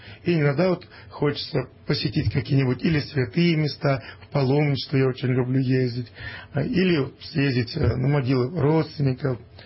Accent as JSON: {"language": "Russian", "region": "Orenburg Oblast", "country": "Russia", "tie": "born or raised there", "said": "Это твое. Твое родное Оренбуржье. Твоя родная земля, откуда ты родом. И поэтому тянет и тянет всегда туда."}